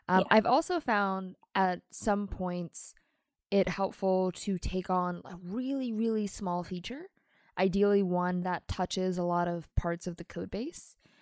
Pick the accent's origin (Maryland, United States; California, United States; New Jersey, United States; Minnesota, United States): Maryland, United States; How do you like Baltimore, by the way? I'm from Maryland.